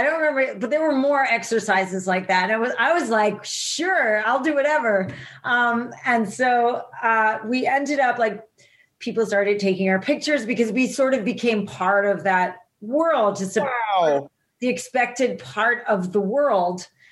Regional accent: New Jersey, United States; People I grew up with in New Jersey thought it was government hype, thought they were making it up, you know?

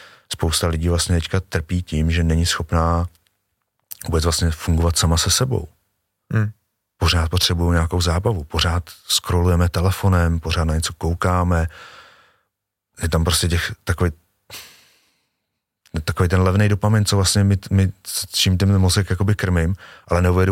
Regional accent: Prague, Czechia; hráli jsme si prostě venku na ulici, jsem z Prahy.

